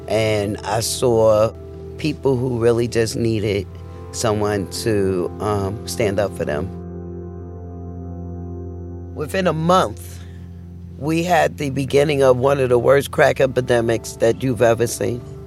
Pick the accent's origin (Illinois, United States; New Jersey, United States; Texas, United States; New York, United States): New York, United States; Brooklyn; born there; I'm a Brooklyn born person. I was born in Coney Island.